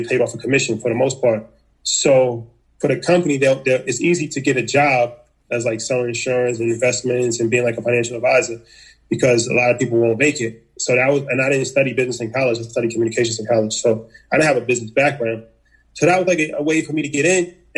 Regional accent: New York, United States; I come from New York. Just grew up like, you know, regular kid.

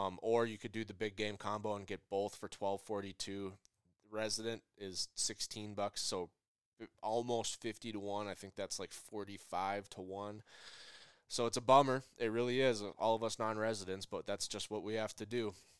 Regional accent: Midwest, United States; I'm a whitetail guy. I'm from the Midwest.

